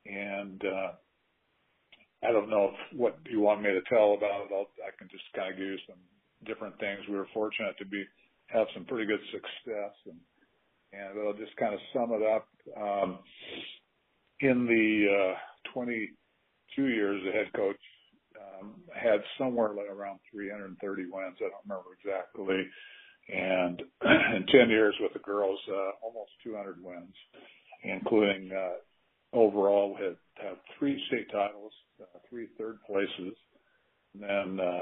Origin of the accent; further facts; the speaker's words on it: Albany, Oregon, United States; Well, I grew up in Albany, went to South Albany High School, and played three sports there.